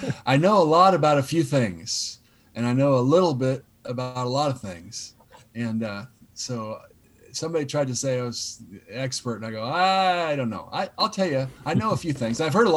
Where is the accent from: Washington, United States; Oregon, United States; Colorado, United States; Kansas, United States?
Kansas, United States; Yeah, I figured up probably about 80% of my life I've lived within the six-block area of Aggieville. I grew up on Laramie Street